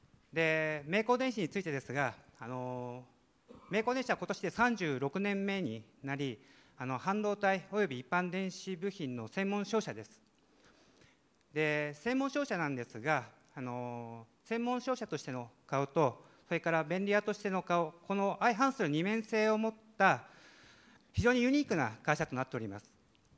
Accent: Kagoshima, Japan; 私鹿児島県出身です。で、この業界ちょうど20年目になりまして、年齢は44歳になります。

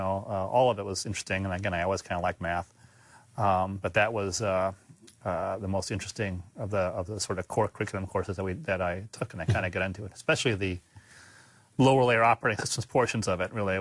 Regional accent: Oregon, United States; I grew up in Oregon. I went to high school in Oregon and really liked it there.

